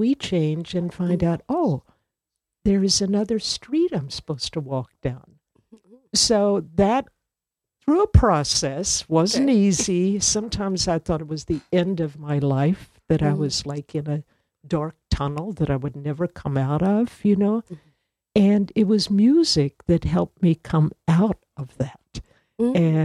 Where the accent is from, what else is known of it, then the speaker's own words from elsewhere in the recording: Kentucky, United States; So when I was raised in Kentucky with my very Catholic family, the absolute best thing I could do was to become a nun